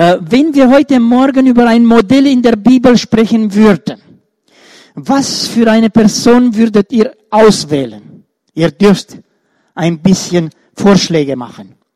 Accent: Romania; Ihr wisst, ich stamme auch aus Rumänien und ich bin auch oft eingeladen dort.

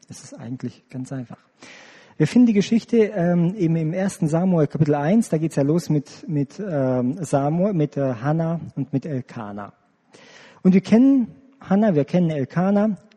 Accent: Romania; Ich komme selber aus Rumänien.

